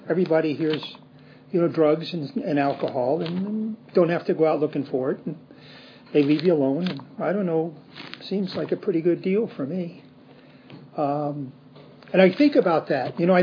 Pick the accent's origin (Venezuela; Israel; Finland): Venezuela; now in United States; I was born in the States, grew up in Venezuela.